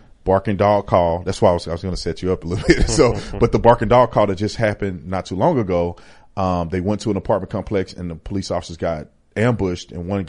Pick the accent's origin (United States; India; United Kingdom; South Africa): United States; Texas; I grew up in Texas.